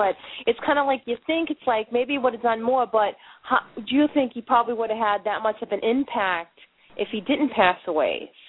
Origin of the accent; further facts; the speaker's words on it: Boston, Massachusetts, United States; accent: Boston; I talk funny as it is with my Boston accent. I talk funny.